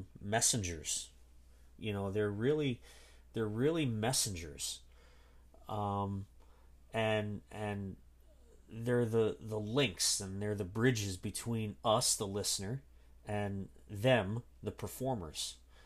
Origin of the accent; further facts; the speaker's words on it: New Jersey, United States; Now, I'm from New Jersey. I grew up literally on the shores of the Raritan Bay, right across from New York City.